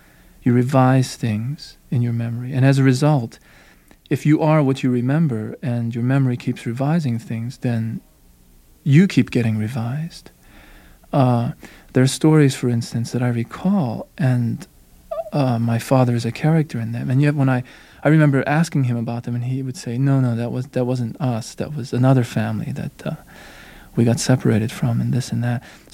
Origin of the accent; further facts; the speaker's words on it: Pennsylvania, United States; growing up in Western Pennsylvania in a mill town. You know, I would walk to school and the steel mills would be there belching smoke